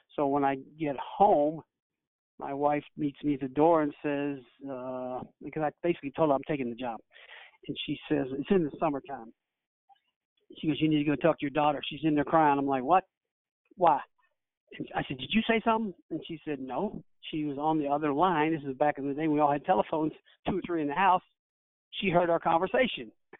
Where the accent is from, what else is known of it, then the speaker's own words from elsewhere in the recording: Kentucky, United States; I'm from Kentucky, so now when I was at Oak Hill 2 years.